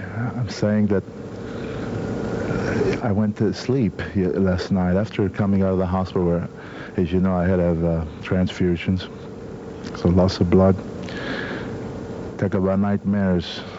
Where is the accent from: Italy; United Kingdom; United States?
Italy; moved away; in my life, I came from Italy. I lived in the mountains. I've known poverty.